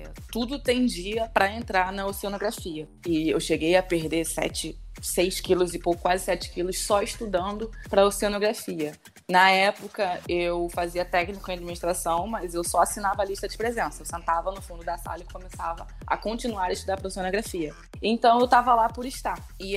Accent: Rio de Janeiro, Brazil; Não, eu nasci no hospital no Rio.

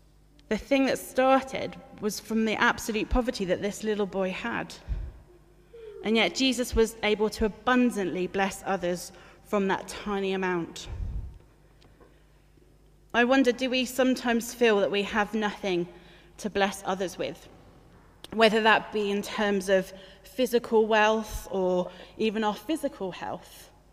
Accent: Folkestone, South East England, United Kingdom; I'm from Folkestone in Kent originally too, so another seaside town.

